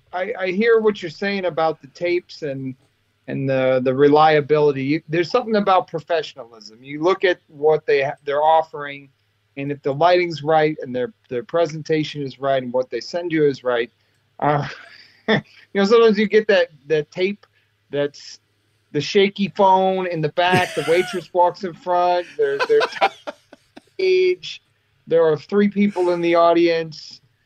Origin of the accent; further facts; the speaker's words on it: New York, United States; Well, I am originally a New Yorker. I was born in Mount Sinai Hospital in New York City. And I grew up in the northern suburbs of Westchester County. So I'm a suburban boy of New York.